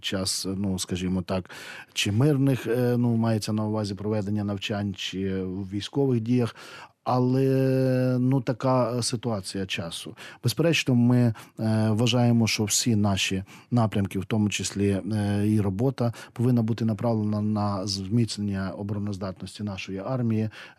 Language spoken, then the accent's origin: Ukrainian; Volyn Oblast, Ukraine; от на території Волинської області, звідки я родом